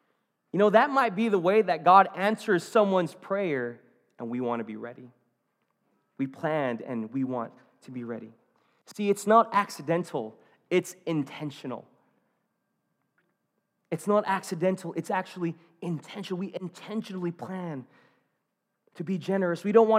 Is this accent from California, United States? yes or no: yes; National City, California, United States; Man, I'm from National City. I was like, biscuits and gravy? Like, what is that?